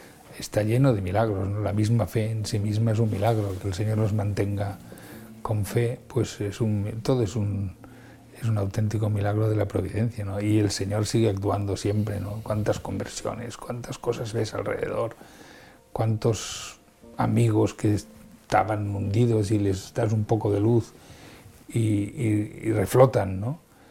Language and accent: Spanish; Granada, Andalusia, Spain; DNI nacido en Granada